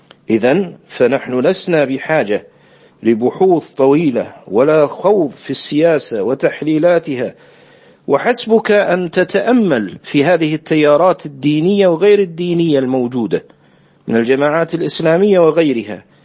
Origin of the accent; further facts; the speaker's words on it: Kuwait; في بلدنا الكويت